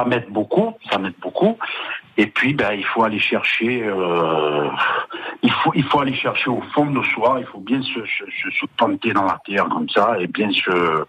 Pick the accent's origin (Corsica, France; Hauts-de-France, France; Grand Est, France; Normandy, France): Corsica, France; Calenzana; Mais non, je viens de Calenzane. Donc là-bas on n'a pas la voix aussi profonde, mais bon.